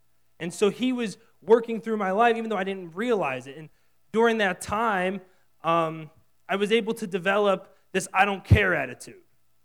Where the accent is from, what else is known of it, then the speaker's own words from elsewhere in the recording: Pittsburgh, Pennsylvania, United States; I mean, I'm from Pittsburgh, and we're nice people, but we're not known for being particularly friendly.